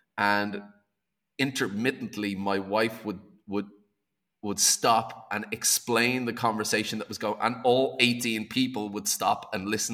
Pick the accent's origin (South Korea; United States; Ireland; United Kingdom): Ireland; moved away as an adult; also born or lived in Australia; So I'm Irish. I lived in Ireland until I was 20. I left Ireland at 20 to go to Australia to travel. I ended up staying in Australia for 20 years.